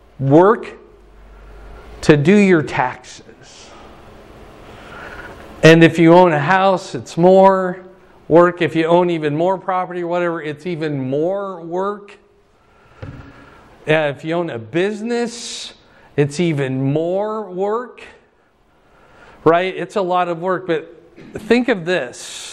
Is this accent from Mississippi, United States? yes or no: no; Fort Dodge, Iowa, United States; also born or lived in Arizona / Cedar Rapids; Well, I graduated high school in Cedar Rapids. Maybe that's your home city. Well, no. Well, you grew up in Fort Dodge, right? Yes.